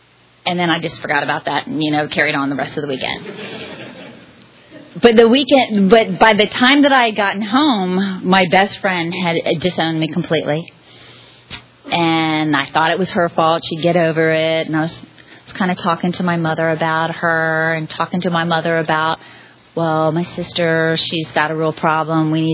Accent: Maryland, United States; also born or lived in Florida; I grew up in Maryland for the most part. I was born in Florida, but I grew up in Maryland.

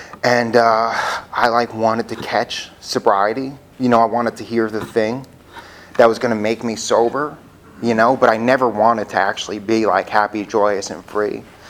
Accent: Smithtown, New York, United States; Here's I'm from New York. I'm born and raised in Long Island in Smithtown. You know, it's like a nice neighborhood.

